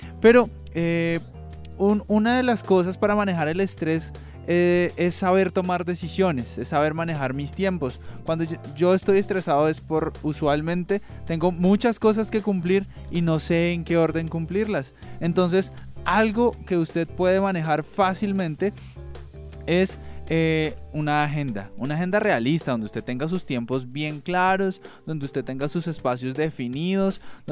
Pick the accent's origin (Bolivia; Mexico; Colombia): Colombia; como buen colombiano, las reuniones empiezan tarde y terminan más tarde de lo esperado